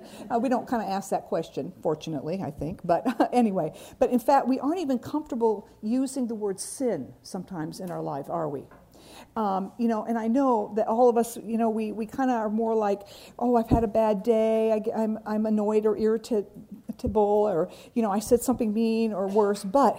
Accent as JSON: {"language": "English", "country": "Japan", "tie": "born or raised there", "said": "When I was a little girl, you know that I grew up in Japan"}